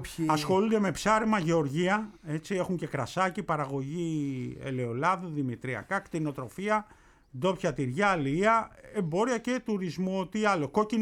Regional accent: Argentina; Εγώ είμαι από Αργεντινή, από εκεί κάτω.

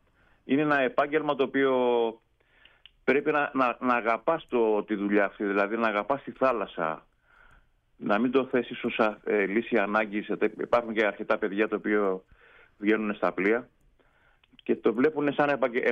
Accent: Kalymnos, South Aegean, Greece; Ναι, από την Κάλυμνο. Η καταγωγή μου είναι από την Κόη, ναι, αλλά έχω ζήσει αρκετά χρόνια στην Κάλυμνο.

